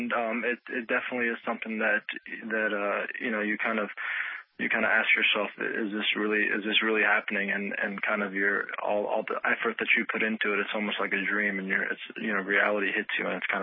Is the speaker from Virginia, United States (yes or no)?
no; Paterson, New Jersey, United States; born there; I can't say I grew up there. I was born there, and I lived there for a few years, and I was born in Patterson. Yeah, off River Street, if anybody's familiar with it.